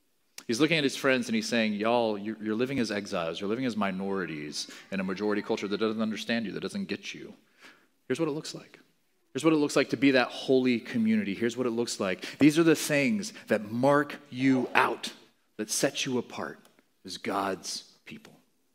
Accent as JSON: {"language": "English", "country": "Mozambique", "tie": "born or raised there", "said": "I grew up in Mozambique in Africa. My folks were missionaries there."}